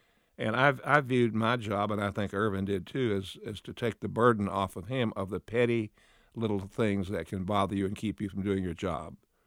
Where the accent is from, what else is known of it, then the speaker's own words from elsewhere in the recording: Virginia, United States; Oh, I grew up on the New River. The South Fork of the New River, it sustained our farm, made water for our cattle.